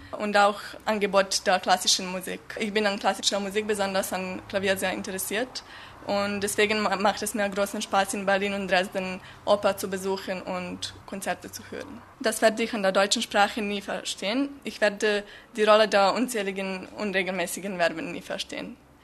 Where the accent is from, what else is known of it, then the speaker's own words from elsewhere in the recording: Belgrade, Serbia; German is a second language; Ich komme aus Serbien, aus der Hauptstadt Belgrad. Ich bin 1995 geboren. Ich lerne Deutsch